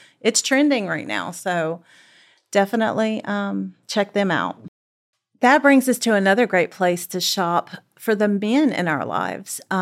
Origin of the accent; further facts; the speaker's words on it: Sulphur, United States; Yes, I really am excited about talking about this because Sulphur is my hometown.